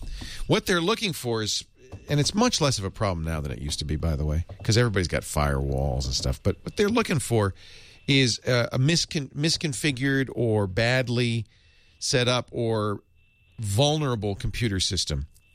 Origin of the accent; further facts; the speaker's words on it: Providence, Rhode Island, United States; I grew up in Providence, which means I'm used to Gloucester, Mass.